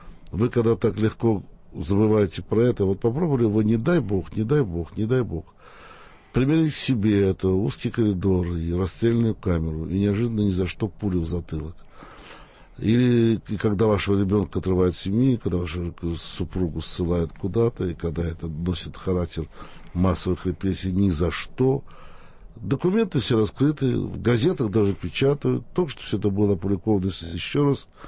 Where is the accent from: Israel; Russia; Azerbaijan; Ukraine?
Azerbaijan; Baku; мой родной город Баку сейчас принадлежит другой стране.